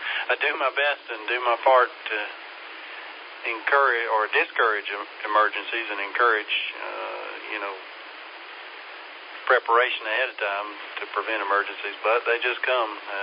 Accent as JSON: {"language": "English", "town": "Landrum", "region": "South Carolina", "country": "United States", "tie": "born or raised there", "said": "I'm in Taylor's, so I live in Taylor's now, but I grew up really in Landrum."}